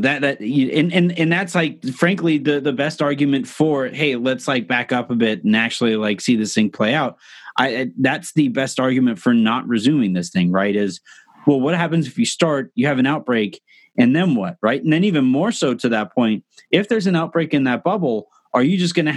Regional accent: California, United States; No, I didn't really go to LA Live very much because I was from Orange County

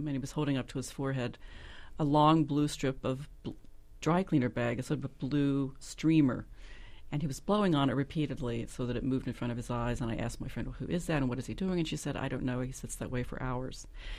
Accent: Buchanan, West Virginia, United States; I was in my hometown, Buchanan, West Virginia, visiting a friend

